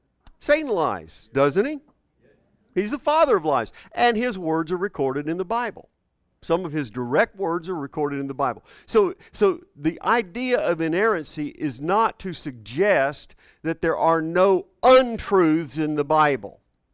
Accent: Houston, Texas, United States; Flatter than a flitter. I grew up in Houston. In Houston. And, I mean, there wasn't a hill in sight.

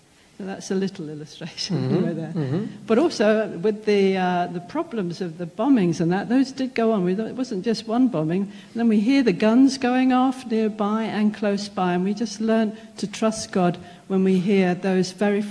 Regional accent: England, United Kingdom; Well, hello, everybody. I'm from England, so I hope you can hear my accent a bit there.

